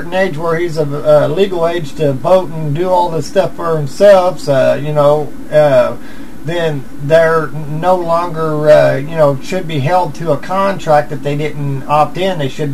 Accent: Missouri, United States; I'm from Missouri.

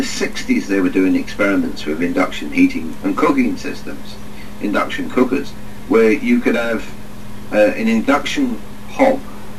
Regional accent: England, United Kingdom; I mean, I'm English. We drink tea by the gallon.

